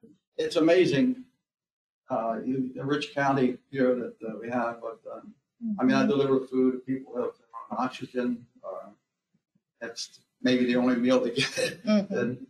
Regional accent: Philadelphia, Pennsylvania, United States; And I'm from Philadelphia originally, as was mentioned there, Temple grad, ROTC, school teacher.

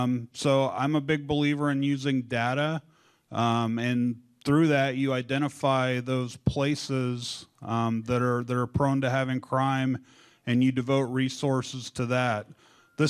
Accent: Kansas City, United States; So what drew me to this job is I grew up in the Kansas City area.

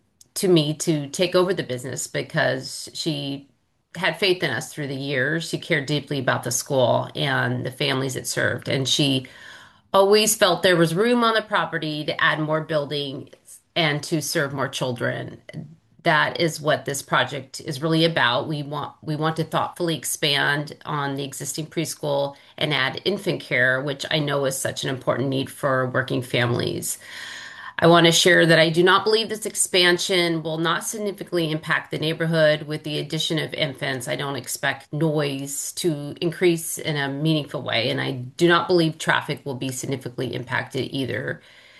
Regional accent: San Jose, California, United States; I was actually born and raised in Willow Glen and went to all the local public schools.

